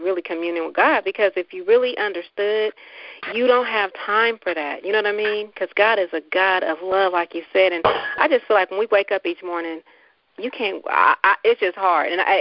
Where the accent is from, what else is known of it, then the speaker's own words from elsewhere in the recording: Richmond, United States; It's haterization, Kim. I'm from Richmond. You are too.